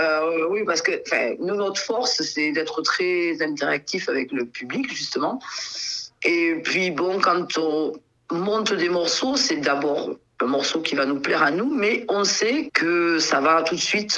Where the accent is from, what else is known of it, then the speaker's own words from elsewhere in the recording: Cahors, Occitanie, France; Moi, je suis de Cahors